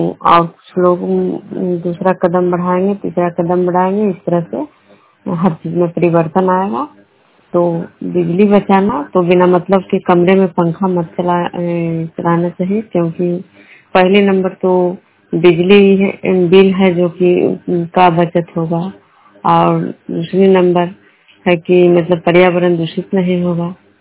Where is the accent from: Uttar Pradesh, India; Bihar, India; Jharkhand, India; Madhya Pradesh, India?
Bihar, India; Bishnupur; मैं बिष्णुपुर ग्राम कड़ा पंचायत नालंदा जिला नगर प्रखंड के निवासी हूँ।